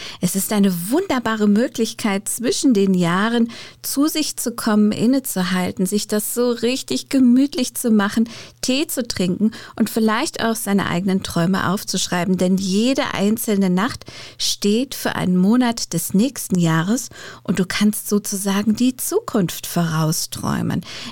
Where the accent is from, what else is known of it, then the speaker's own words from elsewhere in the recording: Bavaria, Germany; ich bin in Bayern aufgewachsen